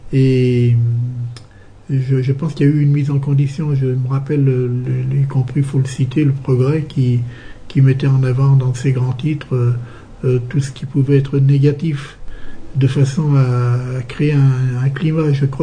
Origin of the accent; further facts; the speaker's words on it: Saint-Priest, Auvergne-Rhône-Alpes, France; Mon origine, je suis né à Saint-Priest, tout près de Vénissieux où j'habite. de parents immigrés italiens